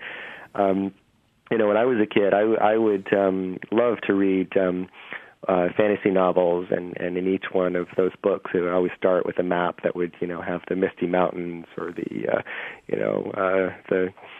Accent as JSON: {"language": "English", "region": "New England", "country": "United States", "said": "I'm from New England, and so I would look at these maps from New England and just see the attention to detail and how they depicted parts of the area that I was from."}